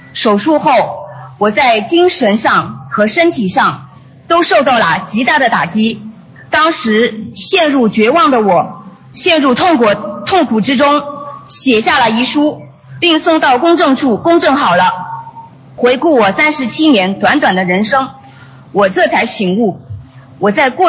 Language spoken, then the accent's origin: Chinese; Paris, Île-de-France, France; 我来自巴黎19区，我母亲在巴黎众多心灵法门的分点中的一个派书点给我结缘了卢军宏台长的两本书